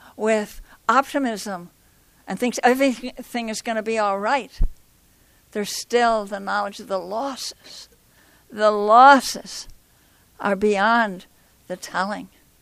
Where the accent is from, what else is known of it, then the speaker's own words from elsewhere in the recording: New York, United States; especially in my home state, where I've learned so much, New York